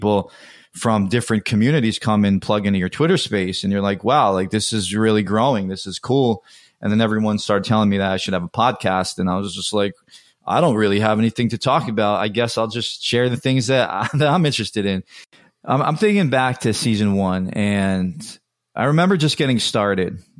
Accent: New York, United States; growing up in the New York area, having access to things that other people couldn't get access

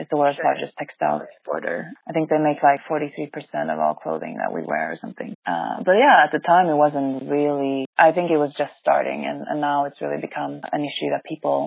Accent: Sweden; So I'm originally from Sweden, but with Chinese heritage.

